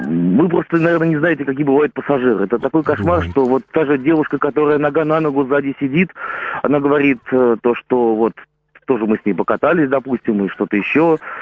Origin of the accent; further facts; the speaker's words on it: Moscow, Russia; то есть я работаю, я москвич.